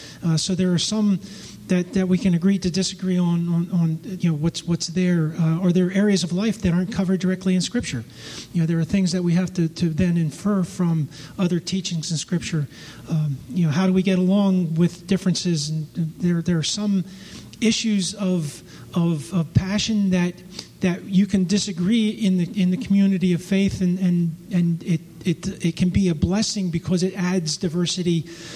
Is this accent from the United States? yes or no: no; Finland; from Finland.